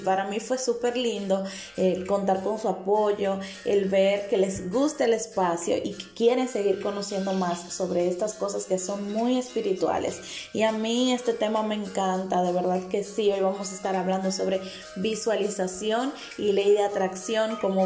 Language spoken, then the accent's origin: Spanish; Puerto Plata, Dominican Republic; Santiago es un pueblo, un lugar de mi país que no tiene playas, pero está mi pueblo, que es Puerto Plata, que está muy cercano a Santiago y sí tiene playa.